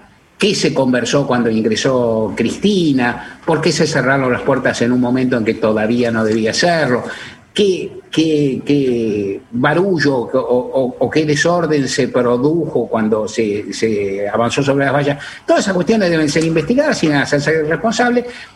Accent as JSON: {"language": "Spanish", "country": "Argentina", "said": "Somos como sociedad argentinos"}